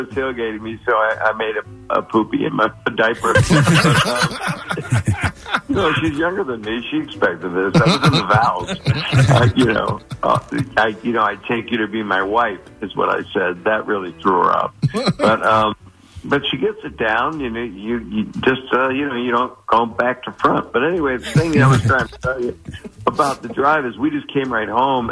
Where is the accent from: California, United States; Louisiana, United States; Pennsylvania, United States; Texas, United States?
Pennsylvania, United States; Philadelphia; Secretly, don't tell anybody except my hometown of Philly.